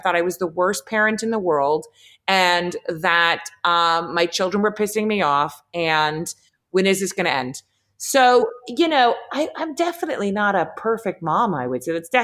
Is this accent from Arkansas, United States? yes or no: no; Los Angeles, California, United States; I was conceived there and I was forcefully birthed there against my will. So, you know, LA's always been home to me.